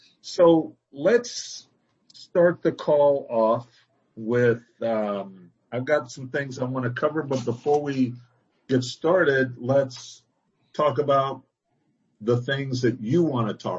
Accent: California, United States; accent: California; sometimes my little California accent comes through.

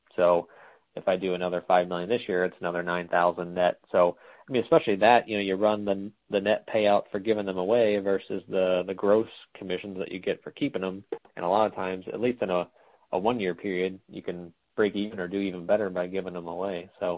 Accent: Ohio, United States; So I grew up in Ohio, so everybody there is an Ohio State fan

